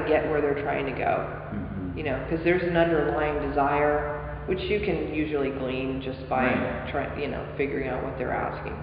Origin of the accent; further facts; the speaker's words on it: Lemon Grove, California, United States; also born or lived in San Diego / Michigan / Idaho; I was born in San Diego, and I lived in a little town near there called Lemon Grove until I was, you know, like 13, I guess.